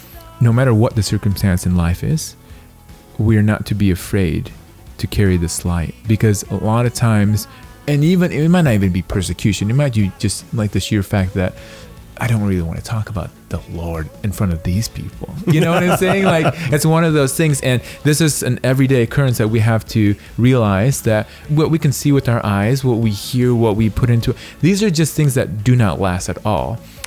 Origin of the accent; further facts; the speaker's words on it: Indonesia; my brother and I, we come from Indonesia. Indonesia is the largest Muslim country in the world. Mm. And growing up there